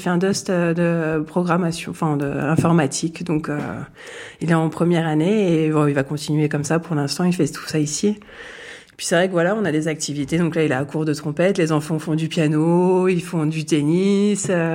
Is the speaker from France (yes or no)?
yes; Paris, Île-de-France, France; Alors, je suis née en région Paris. Je suis née à Neuilly-sur-Seine. Et après, en fait, on a vécu 25 ans à Paris, dans le 16e.